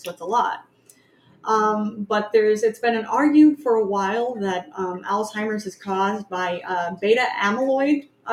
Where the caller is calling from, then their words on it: Ontario, Canada; Ontario, Canada. Yeah. That's where it is.